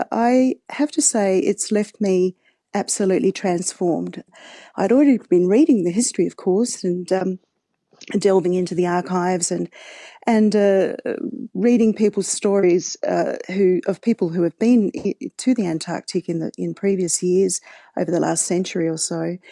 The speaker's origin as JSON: {"language": "English", "town": "Adelaide", "region": "South Australia", "country": "Australia", "tie": "born or raised there", "said": "I grew up in Adelaide and used to spend my childhood trying to learn to swim in the Southern Ocean."}